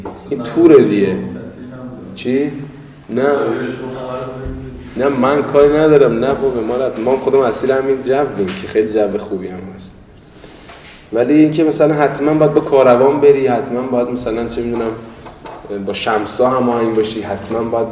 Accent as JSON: {"language": "Persian", "country": "Iran", "said": "موقع برگشت اینا فهمیدن ما ایرانیم"}